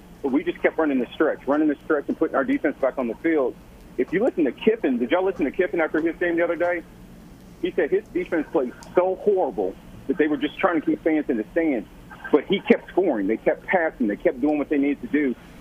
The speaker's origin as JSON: {"language": "English", "region": "Indiana", "country": "United States", "said": "because he's from Indiana, I'm from Indiana, so I got to take up on him."}